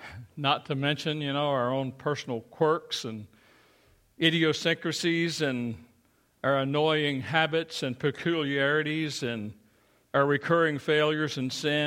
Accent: Kentucky, United States; in the little church that I grew up in Eastern Kentucky

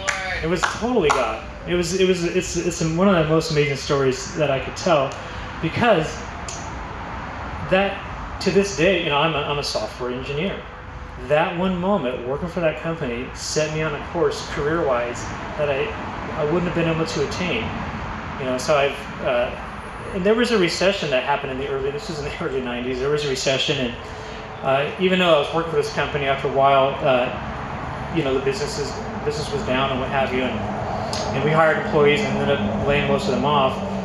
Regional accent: California, United States; moved away as an adult; now in San Diego, United States; So at 19... that's when I moved to San Diego. My mom had moved to San Diego, so I came from Orange County kind of area, moved to San Diego with her for a while

